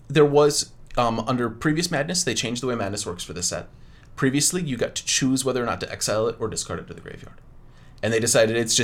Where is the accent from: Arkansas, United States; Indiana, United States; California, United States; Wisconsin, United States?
Wisconsin, United States; Northern Wisconsin.